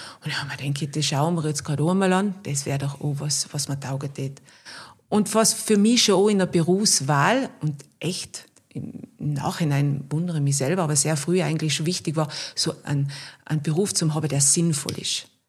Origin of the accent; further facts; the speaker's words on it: Schönwies, Tyrol, Austria; Volksschule Schönwies, Hauptschule dann in Sams.